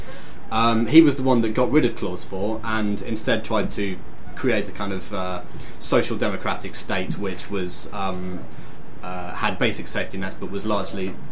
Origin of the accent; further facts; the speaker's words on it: United Kingdom; I mean, there have been lots of stories in between then that I would consider major as a British citizen